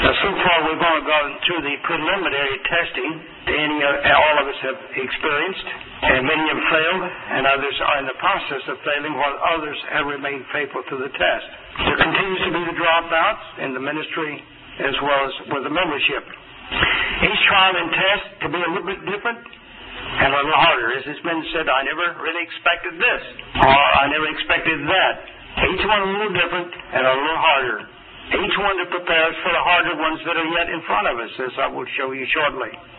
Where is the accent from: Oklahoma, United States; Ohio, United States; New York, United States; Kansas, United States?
Oklahoma, United States; like I grew up in Oklahoma, on the pastures or wherever